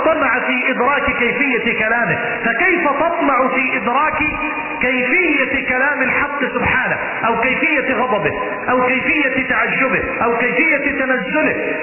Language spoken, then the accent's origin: Arabic; Mansoura, Dakahlia, Egypt